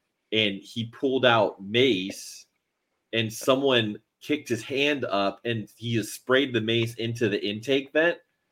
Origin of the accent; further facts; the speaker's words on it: Miami, Florida, United States; I grew up in Miami, and we didn't really have, like, a lot of venues to be able to put on shows.